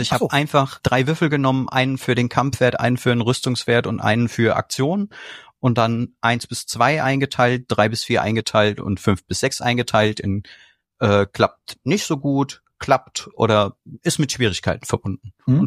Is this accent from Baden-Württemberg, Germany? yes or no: no; Mainz, Rhineland-Palatinate, Germany; Also wo ich herkomme, ist ja schon genannt worden aus Mainz, dem schönen Mainz.